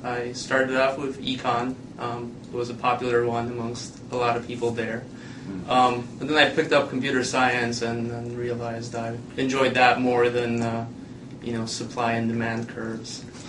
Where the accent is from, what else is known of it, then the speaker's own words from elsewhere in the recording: Poland; English is a second language; now in United States; I'm from Poland.